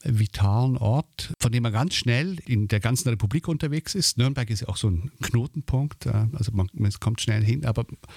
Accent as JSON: {"language": "German", "country": "Switzerland", "lives_now": "Germany", "said": "die Schweiz und die Hersbrucker Schweiz. Also etwas, wo ich herkomme und etwas, wo ich hingekommen bin oder neu entdeckt habe."}